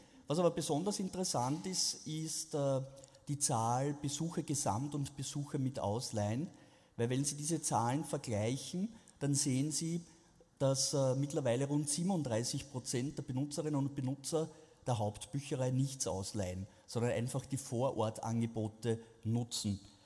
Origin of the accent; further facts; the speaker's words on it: Vienna, Austria; Und auch wenn das manche Politiker meiner Heimatstadt nicht so sehen, Wien ist Einwanderungsstadt